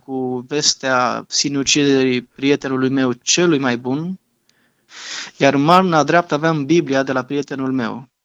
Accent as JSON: {"language": "Romanian", "town": "Târgoviște", "region": "Dâmbovița", "country": "Romania", "said": "Eu sunt deloc din Târgoviște."}